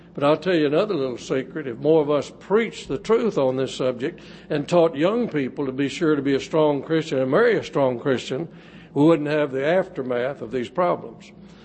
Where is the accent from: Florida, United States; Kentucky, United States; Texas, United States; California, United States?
Texas, United States; Sherman; my hometown of Sherman to Abilene to go to college